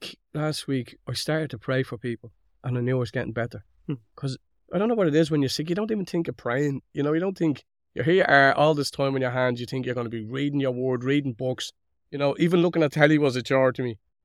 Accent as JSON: {"language": "English", "town": "Dublin", "region": "Leinster", "country": "Ireland", "tie": "born or raised there", "said": "we grew up in Dublin in a little family. We had 10 boys and 4 girls, and I was second last on the food chain."}